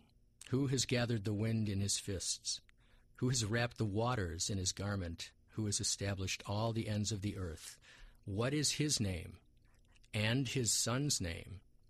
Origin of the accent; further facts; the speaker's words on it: United States; I was raised here in America. I read Hebrew only for my bar mitzvah